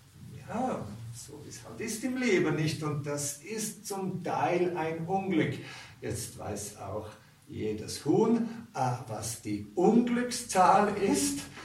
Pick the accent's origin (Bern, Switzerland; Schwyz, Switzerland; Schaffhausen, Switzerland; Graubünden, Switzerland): Graubünden, Switzerland; Ich komme aus Graubünden und dort gibt es viele Berge